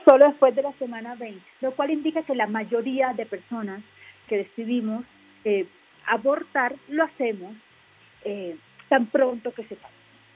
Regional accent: Barranquilla, Atlántico, Colombia; born there; En Argentina le dicen pibas, en el pueblo donde yo nací le dicen peladas.

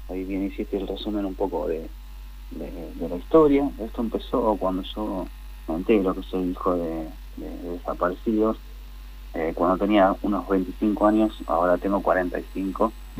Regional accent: Cinco Saltos, Río Negro, Argentina; born there; yo nací en Cinco Saltos

